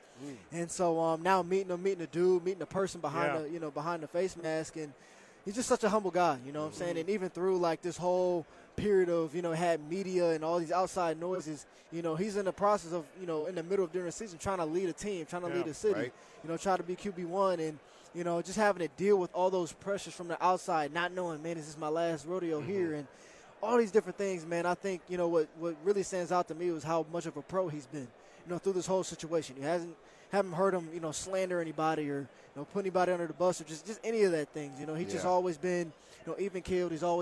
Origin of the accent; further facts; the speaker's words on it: Akron, Ohio, United States; You know, I grew up an Ohio State fan. You know, I'm from Akron, Ohio